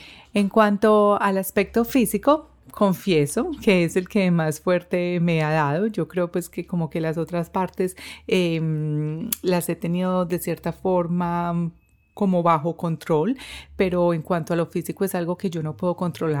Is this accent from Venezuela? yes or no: no; Medellín, Antioquia, Colombia; yo crecí en Medellín y viví en Medellín por 20 años